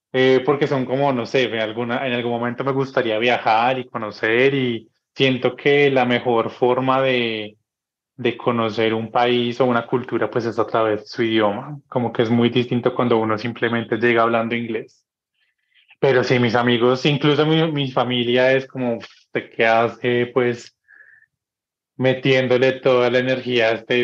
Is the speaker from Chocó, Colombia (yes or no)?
no; Pereira, Risaralda, Colombia; Yo soy de Pereira, pero pues realmente mi corazón y toda mi familia está en un pueblo cerca de Pereira que se llama Marsella, que es muy bonito. Todo pues como en arquitectura cafetera, muy tranquilo.